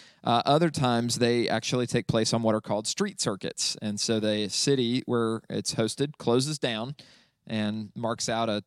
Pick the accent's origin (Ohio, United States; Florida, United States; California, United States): Florida, United States; Orlando; Yeah, sorry, however you're supposed to say it. I'm from Orlando, forgive me.